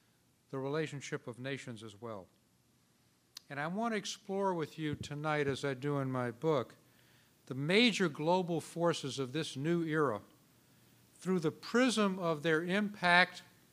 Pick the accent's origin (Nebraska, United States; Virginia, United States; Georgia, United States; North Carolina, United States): Georgia, United States; Atlanta; I know that I can be understood today because you're from Richmond and I'm from Atlanta, so there's no problem of translation.